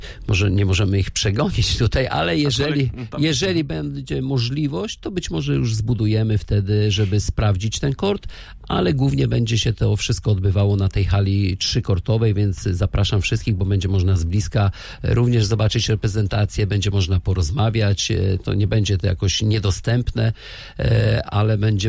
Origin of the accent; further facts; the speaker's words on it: Zielona Góra, Lubusz Voivodeship, Poland; że z krwi i kości zielonogórzanin i kocham to miasto